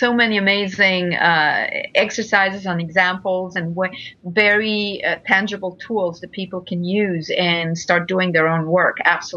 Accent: Italy; I'm from Italy, so I take them home, get to travel with a real Italian.

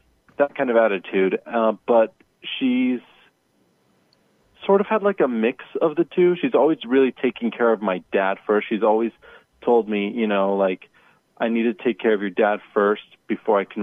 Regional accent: United States; born there; I was born in America, in the United States.

